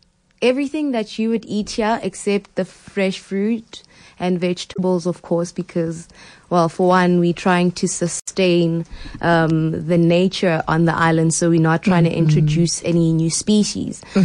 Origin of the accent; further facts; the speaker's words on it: Middelburg, Mpumalanga, South Africa; I grew up in Middelburg. If you know it, you know it's a mining area